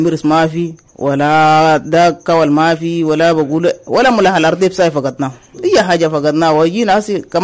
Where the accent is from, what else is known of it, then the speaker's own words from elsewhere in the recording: Darfur, Sudan; now in Kakuma, Kenya; عادات والتقاليد ده طبعا عندنا في دارفور وهنا مختلف تماما.